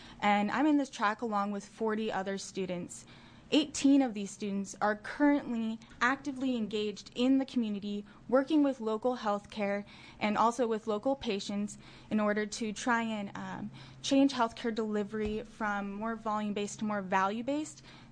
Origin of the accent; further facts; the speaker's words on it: Lebanon, Oregon, United States; I was born and raised in Lebanon, Oregon, and I have been a firsthand witness to the unmet needs of rural areas in Oregon.